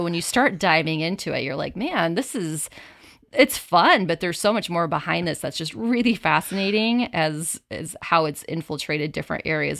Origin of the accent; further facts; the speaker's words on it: Naperville, Illinois, United States; growing up in Naperville, it is very, very suburban, and there are pockets of nature and things that you can enjoy.